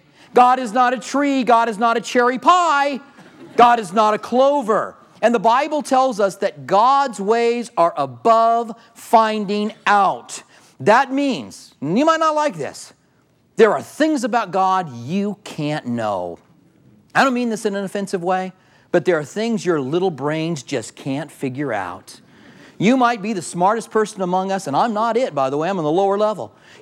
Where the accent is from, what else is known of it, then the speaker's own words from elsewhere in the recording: Albuquerque, New Mexico, United States; When I was a child, I used to lay in the grass in our front yard. I grew up in Albuquerque.